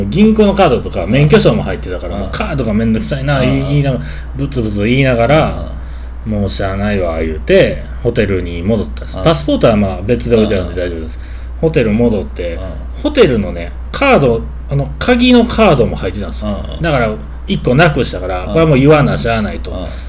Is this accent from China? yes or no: yes; China; Japanese is a second language; 中国人なんですよ習ったん西日本語